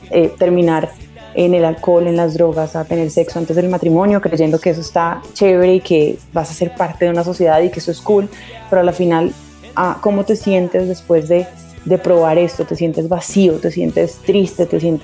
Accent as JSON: {"language": "Spanish", "region": "Caribbean coast", "country": "Colombia", "tie": "born or raised there", "also_born_or_lived": "Bogotá", "said": "yo nací en Bogotá, me crié en la costa y el criarme en una zona costera en Colombia"}